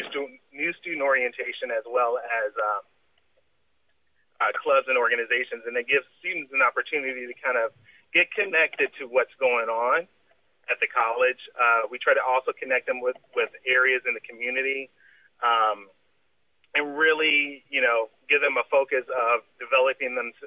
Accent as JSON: {"language": "English", "town": "Detroit", "region": "Michigan", "country": "United States", "tie": "born or raised there", "said": "Sure. So I grew up in Detroit, Michigan, went to college in West Virginia at Marshall University."}